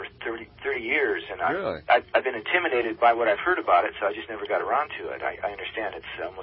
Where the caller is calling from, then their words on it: Topanga, California, United States; Topanga, California.